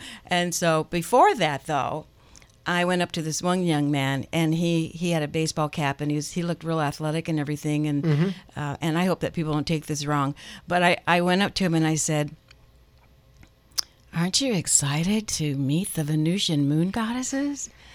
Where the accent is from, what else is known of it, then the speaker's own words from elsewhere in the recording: Colorado, United States; But on my way home, I was in Colorado. I'm from Colorado.